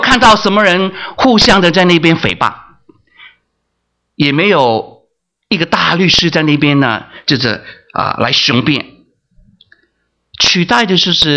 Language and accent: Chinese; Hong Kong; 小时候在香港，那个时候还是黑白电视的年代